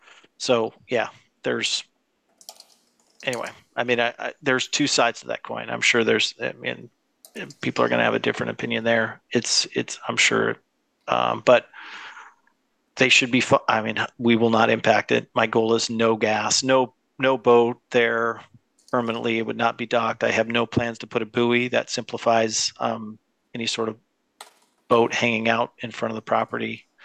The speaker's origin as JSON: {"language": "English", "town": "Cooper Point", "region": "Washington", "country": "United States", "tie": "born or raised there", "said": "I grew up locally on Cooper Point."}